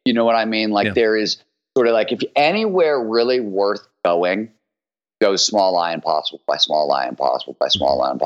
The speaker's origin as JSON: {"language": "English", "town": "Cleveland", "region": "Ohio", "country": "United States", "tie": "born or raised there", "said": "I grew up in Cleveland, Ohio. Blue collar era in the 1970s. Steel mill town"}